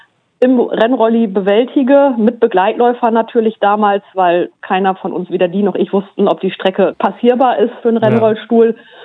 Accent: Löningen, Lower Saxony, Germany; ich komme gebürtig aus Löning

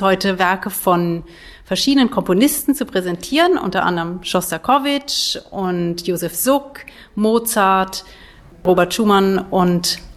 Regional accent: Braunschweig, Lower Saxony, Germany; Ich bin gebürtige Braunschweigerin und auch hier in Braunschweig aufgewachsen.

